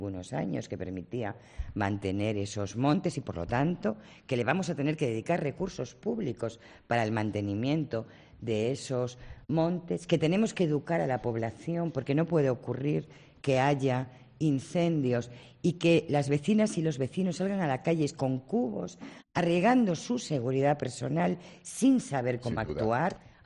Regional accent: Galicia, Spain; Pero yo soy gallega y usted eso lo tiene que entender. Sí, los gallegos siempre contestamos diciendo...

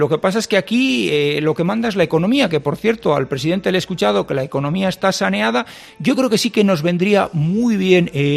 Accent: Castile, Spain; yo soy castellano.

